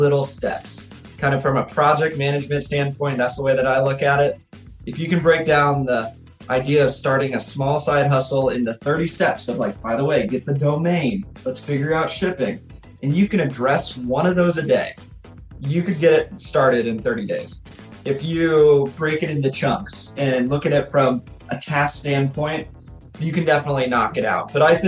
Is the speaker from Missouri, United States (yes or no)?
no; Alaska, United States; And being a hockey player growing up and growing up in Alaska, I was always interested in the concept of warmer hockey gear for playing outside.